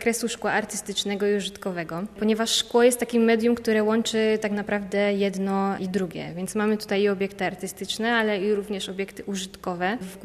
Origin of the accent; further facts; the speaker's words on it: Bielsko-Biała, Silesian Voivodeship, Poland; jestem z Bielska-Białej, to jest moje miasto rodzinne i pamiętam, jak byłam małą dziewczynką